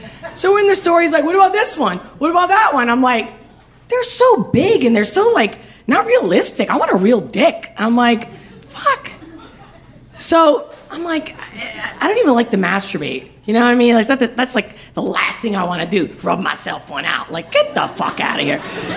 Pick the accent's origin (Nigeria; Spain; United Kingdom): Spain; English is a second language; the first kiss I ever had in my life, I'm from Spain